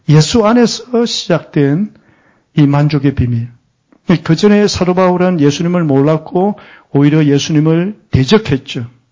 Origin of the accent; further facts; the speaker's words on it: Geoje, South Gyeongsang, South Korea; also born or lived in Busan; 저는 시골에서 자랐는데 10살까지 그제도 한 섬에서 자랐어요. 그러니까 10살, 11살 그 사이에 부산으로 왔거든요.